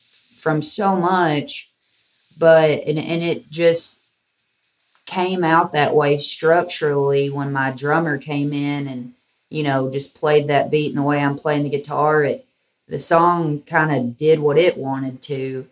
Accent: Kentucky, United States; So I was raised right on the Mississippi rivers.

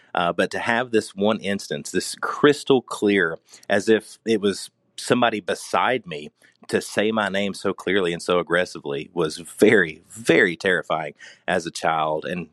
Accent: Harriman, Tennessee, United States; I am from Harriman, Tennessee, which is a little quiet town about 30 minutes outside of Knoxville.

